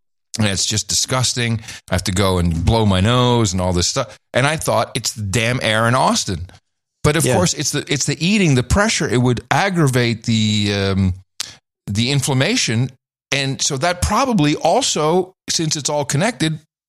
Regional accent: Netherlands; maybe because I grew up in the Netherlands that I'm so aware of really recent history, global history

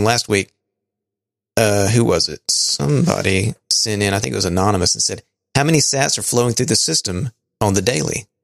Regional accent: Alabama, United States; I'm just from Alabama. I can't say this stuff.

